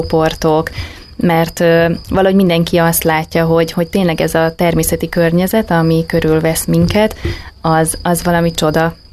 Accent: Tapolca, Veszprém County, Hungary; mert hogy én vidéki kislány vagyok, mondjuk így, Tapolcáról származom.

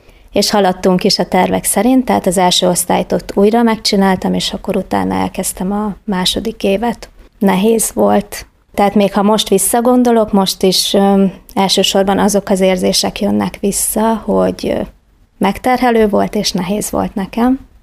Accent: Budapest, Hungary; born there; Budapesten születtem, és édesapám munkája révén nagyon sok városban éltünk. Nagyon sokszor kellett költözni

